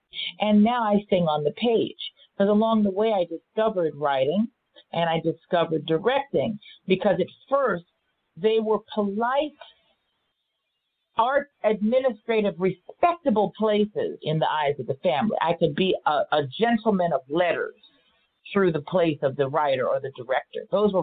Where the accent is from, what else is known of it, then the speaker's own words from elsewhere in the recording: Los Angeles, California, United States; You know, I grew up here in Los Angeles, and I was the child of a Black and Irish dad, Filipino mother.